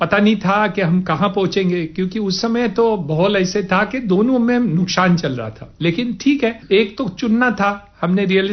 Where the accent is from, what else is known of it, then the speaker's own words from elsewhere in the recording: India; born there; मेरा जन्म तो हिंदुस्तान में हुआ है 1950।